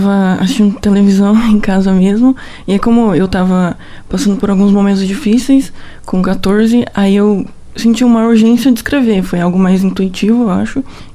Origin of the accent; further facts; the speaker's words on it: Palotina, Paraná, Brazil; born there; now in Cascavel, Brazil; Nasci em Palotina, moro aqui há 6 anos.